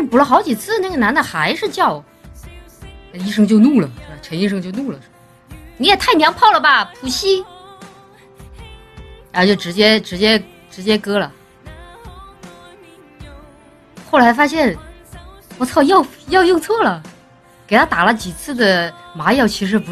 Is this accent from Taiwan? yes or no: no; Chongqing, China; 我生活在南方地区，我是重庆人，我们那边不怎么吃玉米。